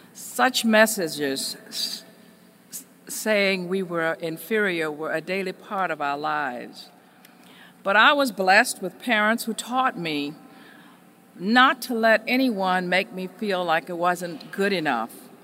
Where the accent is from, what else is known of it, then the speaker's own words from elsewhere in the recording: the South, United States; As an African-American child growing up in the segregated South